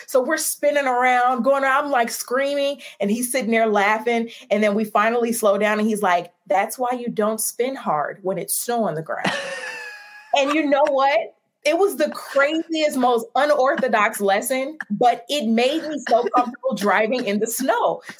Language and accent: English; Chicago, Illinois, United States; Yes, I am from Chicago, born and raised.